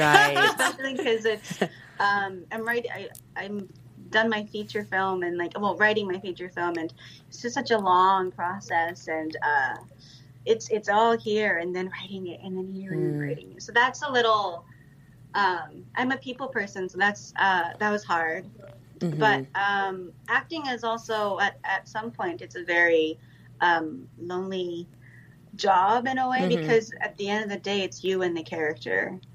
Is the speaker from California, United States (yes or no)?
no; Washington, District of Columbia, United States; also born or lived in Brussels, Belgium / Japan; Like I grew up in Washington, D.C. and Brussels when I was a child, and Japan as well.